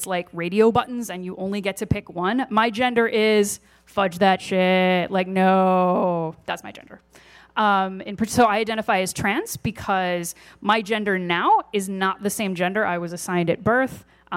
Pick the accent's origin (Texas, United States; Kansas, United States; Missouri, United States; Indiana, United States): Missouri, United States; I'm originally from Missouri, from a very conservative and religious family. Most of my family are Missouri Synod Lutherans.